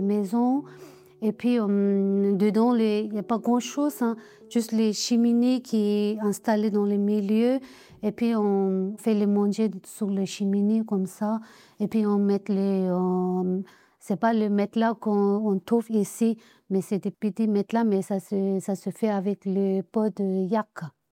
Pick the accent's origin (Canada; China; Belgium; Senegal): China; Tibet; French is a second language; Il y a trois provinces au Tibet, il y a Kham, Amdo, Yuzhang. Et moi, je suis présentée de Yuzhan.